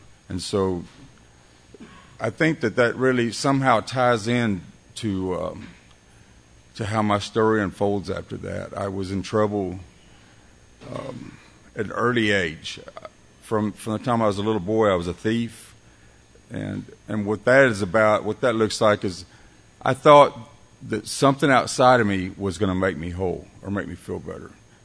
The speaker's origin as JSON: {"language": "English", "town": "Corpus Christi", "region": "Texas", "country": "United States", "tie": "born or raised there", "said": "I grew up in Corpus Christi in a family of eight, and three brothers, two sisters."}